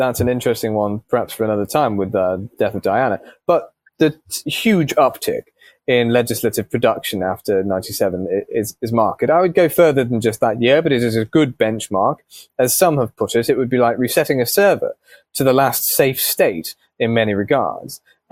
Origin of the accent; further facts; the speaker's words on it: England, United Kingdom; but I'm an Englishman